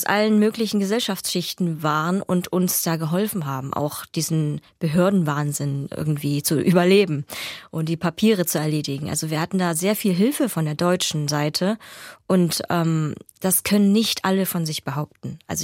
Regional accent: Vietnam; now in Germany; woher ich komme, nämlich aus Vietnam

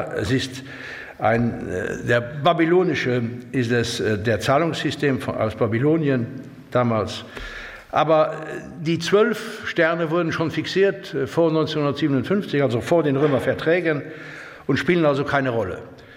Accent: Luxembourg; und ich sage das als Luxemburger, weil Luxemburg ja ein ganz kleines, winziges Ländchen ist zwischen Deutschland und Frankreich, aber die 2 Sprachen versteht.

